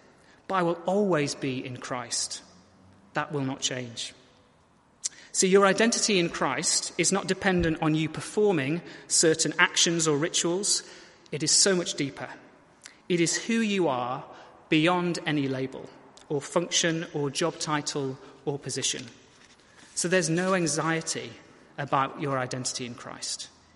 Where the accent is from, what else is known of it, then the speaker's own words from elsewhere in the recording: United Kingdom; I'm straight, I'm male, I'm white, I'm British